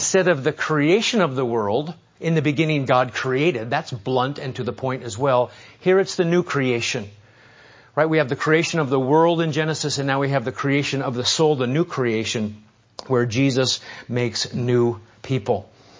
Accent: New England, United States; I'm from New England, so sometimes we talk back.

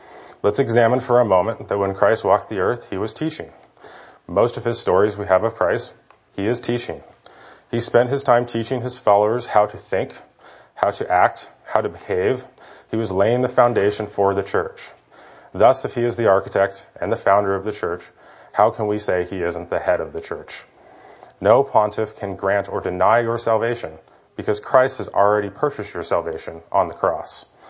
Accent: United States; Growing up in America, I've been taught to think of autocracies and oligarchies as bad and evil.

